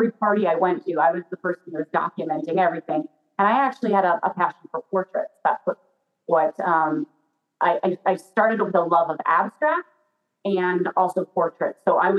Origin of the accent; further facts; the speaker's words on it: Iowa, United States; now in Los Angeles, United States; It's been my guiding light since I grew up in Iowa in the middle of the United States. And been able to travel. I live in Los Angeles now